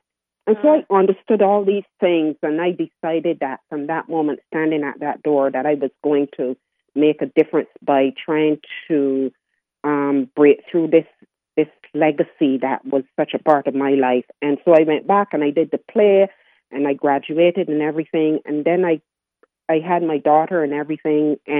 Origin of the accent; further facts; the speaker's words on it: Barbados; I am from Barbados. I'm 61 years old. And Barbados is in the Caribbean, a small Caribbean island.